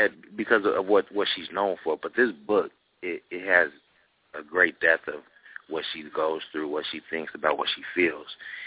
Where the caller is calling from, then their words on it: Cincinnati, Ohio, United States; from Cincinnati, Ohio.